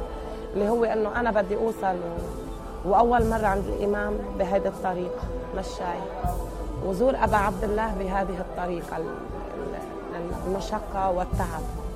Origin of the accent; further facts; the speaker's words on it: Lebanon; أنا من لبنان،